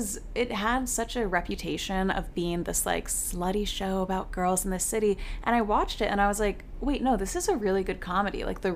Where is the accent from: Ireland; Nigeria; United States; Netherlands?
Ireland; Like, I'm Irish. I definitely don't have good skin.